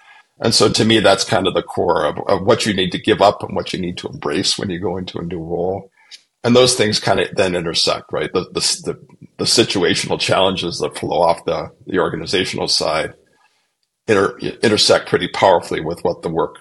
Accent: Canada; I'm a Canadian originally, so you're gonna get a little bit of semi-Canadian humor here.

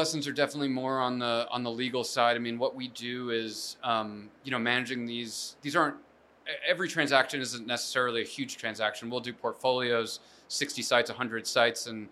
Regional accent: Ridgewood, New Jersey, United States; So I'm from Northern New Jersey, Ridgewood, New Jersey.

